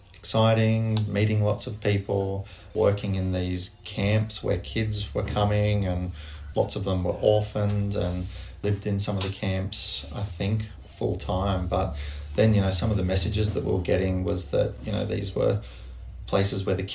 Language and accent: English; Australia; And I would say, no, I'm not American. I'm …. I'm from Australia.